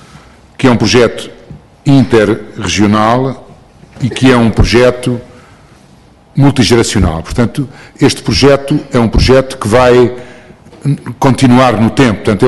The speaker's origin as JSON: {"language": "Portuguese", "country": "Portugal", "said": "porque somos portugueses"}